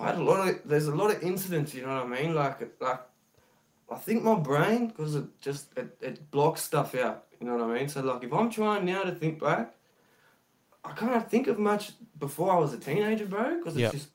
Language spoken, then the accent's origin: English; Australia; It's like, we're all Aussie cunts, you know what I mean?